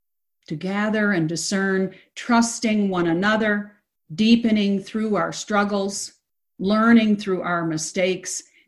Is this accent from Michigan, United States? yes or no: yes; Detroit, Michigan, United States; who hails from my hometown of Detroit